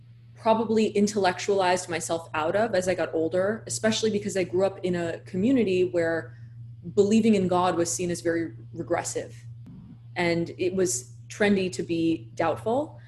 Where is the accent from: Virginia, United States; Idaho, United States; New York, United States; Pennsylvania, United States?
New York, United States; Brooklyn; So I grew up in Brooklyn Heights, which is a very artistic enclave of New York City.